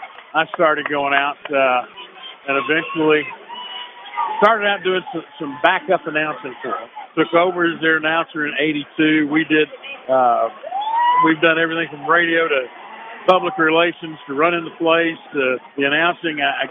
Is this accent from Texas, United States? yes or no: no; Nashville, Tennessee, United States; We grew up in the projects in East Nashville.